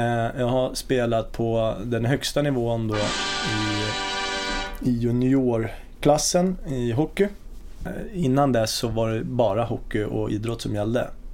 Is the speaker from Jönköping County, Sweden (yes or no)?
no; Nynäshamn, Stockholm County, Sweden; Jag är uppvuxen i Nynäshamn och har bott nere i Nynäshamn tills att jag började skulle göra lumpen faktiskt.